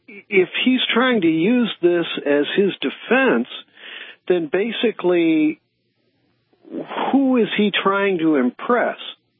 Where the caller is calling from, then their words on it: San Francisco, California, United States; Well, hi, doctor. I'm out in San Francisco.